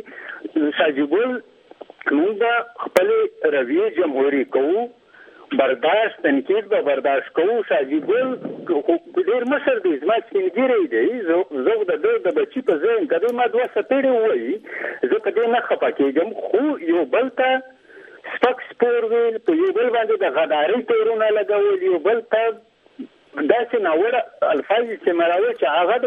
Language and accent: Pashto; Wana, Khyber Pakhtunkhwa, Pakistan; زه د قبایل بچې یم، زه د جنوبي وزیرستان یم، د وانه یم